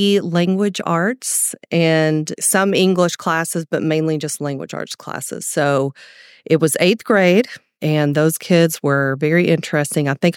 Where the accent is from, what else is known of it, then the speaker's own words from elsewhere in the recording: Jacksonville, Texas, United States; So I usually just tell people I'm from Tyler because nobody knows where Jacksonville is. But I was born there and raised there. My family's from there for three generations back